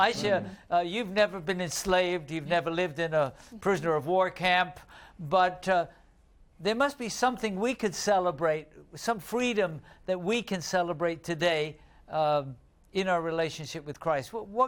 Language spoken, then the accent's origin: English; United Kingdom; I know I'm British